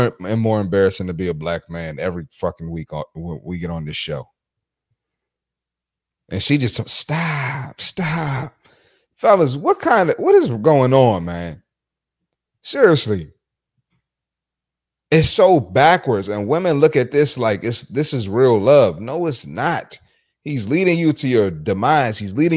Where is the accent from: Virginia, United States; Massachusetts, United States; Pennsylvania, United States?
Pennsylvania, United States; Philadelphia; I'm from South Philly. We ain't on that.